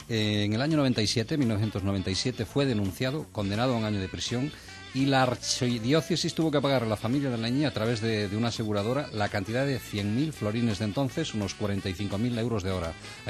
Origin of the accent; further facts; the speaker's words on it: Galicia, Spain; en mi pueblo, en Galicia, el Viernes Santo se produce el desenclavo